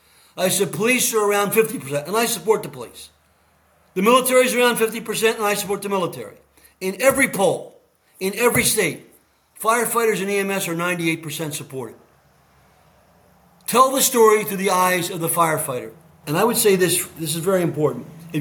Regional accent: Marcus Hook, Pennsylvania, United States; I grew up in Marcus Hook.

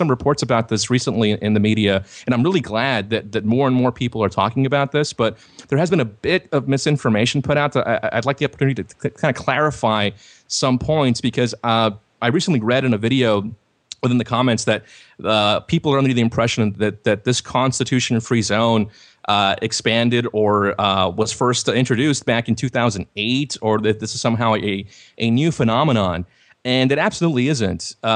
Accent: Laredo, Texas, United States; The checkpoint just north of my hometown, Laredo, Texas, is a massive one

